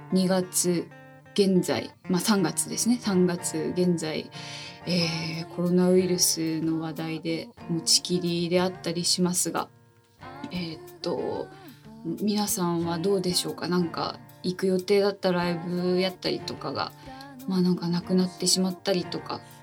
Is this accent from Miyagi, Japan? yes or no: no; Oita, Japan; 自分は大分県の田舎の出身だけど